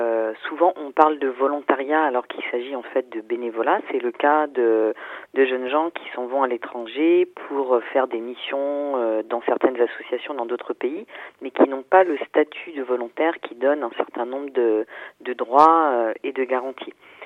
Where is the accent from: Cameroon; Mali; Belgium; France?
France; comme les associations chez nous en France